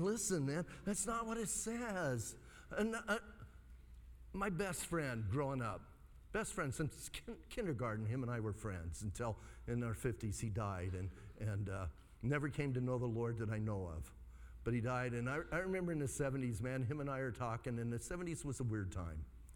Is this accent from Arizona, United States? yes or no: yes; Bisbee, Arizona, United States; I know like five people because I'm from Bisbee.